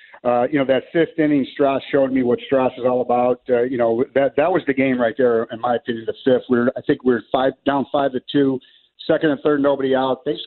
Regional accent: Chicago, Illinois, United States; I grew up on Waveland Avenue, which is obviously left field of Wrigley Field, about 5 miles down the street. And my sister, my dad, and I, we went to the games a lot, took the bus.

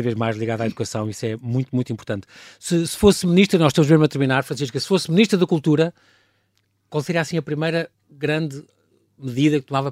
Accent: Germany; somos alemães

